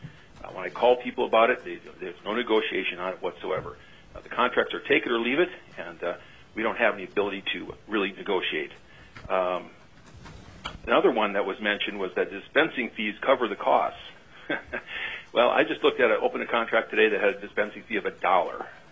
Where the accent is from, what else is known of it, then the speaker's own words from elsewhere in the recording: Sitka, Alaska, United States; I'm a pharmacist from Sitka, Alaska